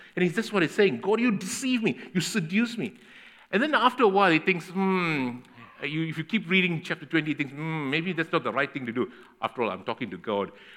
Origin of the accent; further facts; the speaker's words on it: Malaysia; now in Australia; I come from Malaysia. I've came to Australia, and now I'm under the authority and the laws of Australia, no longer under the authority and the laws of Malaysia.